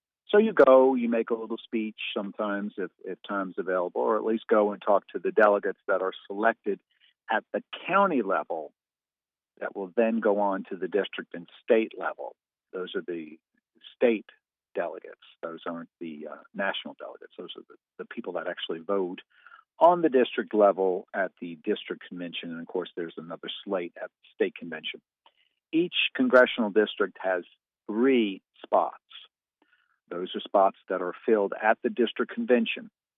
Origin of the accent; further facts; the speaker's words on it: New York, United States; And then I just watched and remembered growing up in New York and also watching Donald Trump after 9/11.